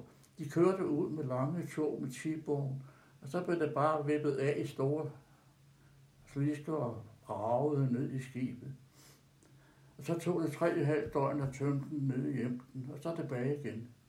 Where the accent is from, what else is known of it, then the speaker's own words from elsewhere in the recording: Værløse, Capital Region of Denmark, Denmark; born there; Jeg er født på Gammelskæv af Skovhave i går, uden for Kirke Værløse. Og der boede mine forældre. De kom fra Jylland den 1. november, og jeg er født den 28.